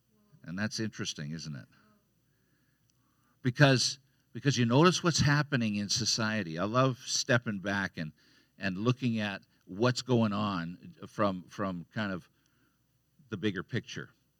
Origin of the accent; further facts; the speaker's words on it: Canada; We grew up in Canada